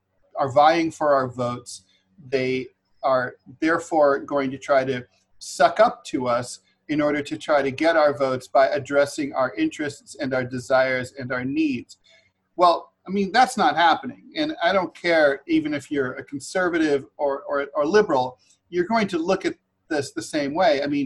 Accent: Dayton, Ohio, United States; I grew up in Dayton, Ohio, out south of Dayton.

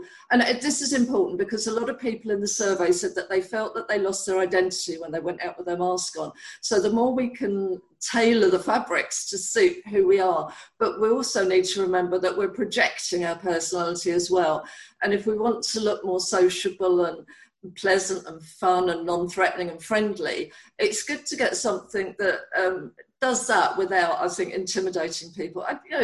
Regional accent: London, United Kingdom; accent: South London; People might not tune into my South London accent straight away.

